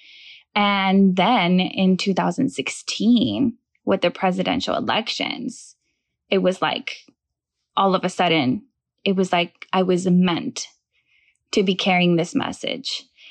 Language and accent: English; Brownsville, Texas, United States; first language Spanish; English is a second language; also born or lived in Matamoros, Mexico; moved from Matamoros to Brownsville and I went into first grade here. And I hated it. I hated school. I didn't speak English.